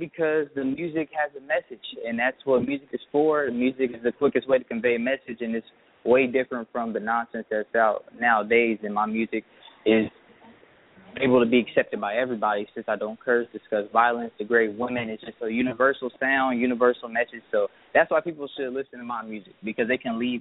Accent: Dayton, Ohio, United States; I come from Dayton, Ohio.

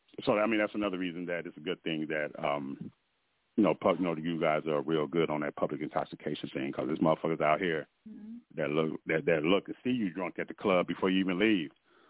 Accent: Oakland, California, United States; I'm from Oakland. I'm from the Bay Area. So we innovative, right?

